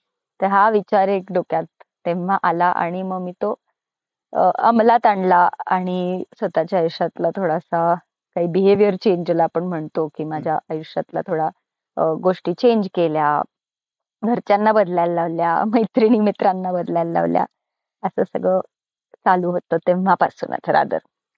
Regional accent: Dadra and Nagar Haveli and Daman and Diu, India; now in Pune, India; मी तेव्हा दादरा नगर हवेली म्हणून एक छोटस युनियन टेरिटरी आहे तिथे मी लहानाची मोठी झाले

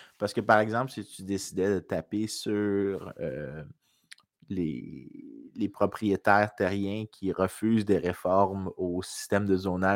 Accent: Montreal, Quebec, Canada; Pas juste parce que je suis Montréalais.

